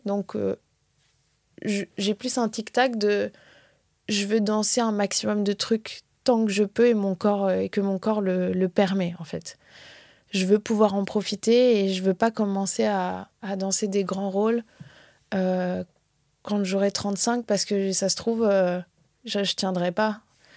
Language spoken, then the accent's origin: French; North Macedonia; quand j'étais petite en Macédoine, j'ai fait la fée clochette.